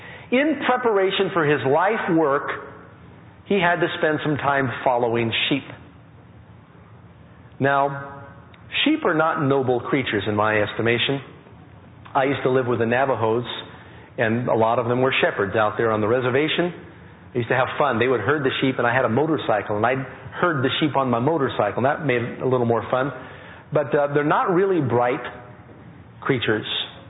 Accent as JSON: {"language": "English", "town": "New York City", "region": "New York", "country": "United States", "tie": "born or raised there", "said": "I grew up in New York City. I was an atheist."}